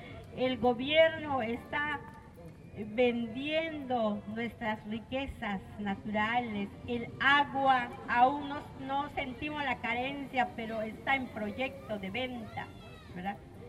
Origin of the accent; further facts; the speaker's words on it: Tzitbalché, Campeche, Mexico; siendo de este pueblo de Tzitbalché, orgullosamente originarios mayas, me da mucho gusto hablarle a mi pueblo